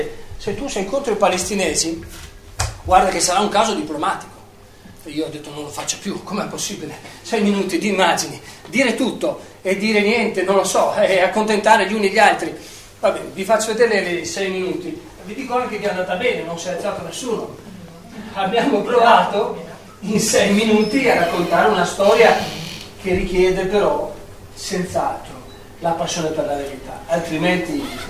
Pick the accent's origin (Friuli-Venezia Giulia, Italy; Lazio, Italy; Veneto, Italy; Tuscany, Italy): Veneto, Italy; Venice; io sono veneziano, forse per questo ce l'hanno chiesto